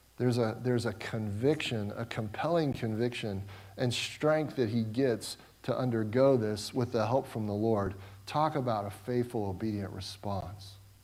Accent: Cincinnati, Ohio, United States; I grew up in the Midwest, more specifically Ohio, southwestern Ohio, Cincinnati, greater Cincinnati area.

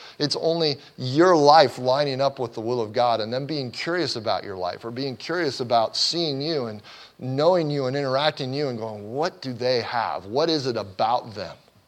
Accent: Cincinnati, Ohio, United States; I grew up in Cincinnati, Ohio

